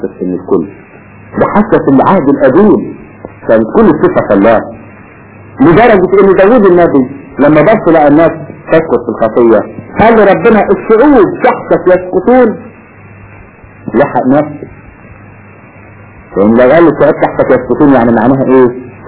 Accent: Egypt; عندنا في مصر

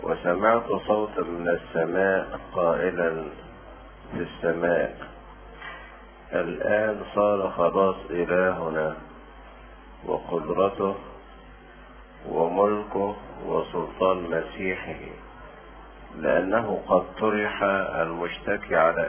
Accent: Egypt; لينا كأقباط، فهو أيضا له أهمية قومية لينا كمصريين

